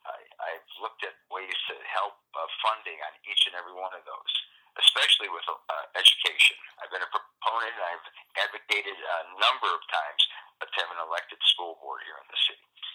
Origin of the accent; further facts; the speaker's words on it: Chicago, Illinois, United States; I was born here. I was born on the south side of the city. I was born in Roseland Hospital. I grew up in in the Roseland area. I have been a lawyer for a number of years here in the city of Chicago with my own firm.